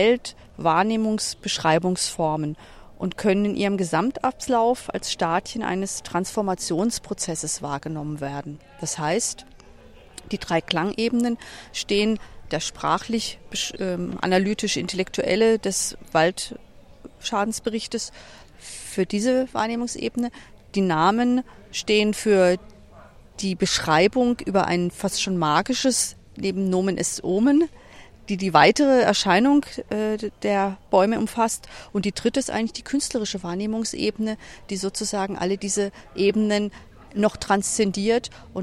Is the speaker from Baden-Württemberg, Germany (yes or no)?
yes; Freiburg, Baden-Württemberg, Germany; born there; now in Darmstadt, Germany; Ich bin gebürtige Freiburgerin, aber schon lange im Rhein-Main-Gebiet und in Darmstadt wohnhaft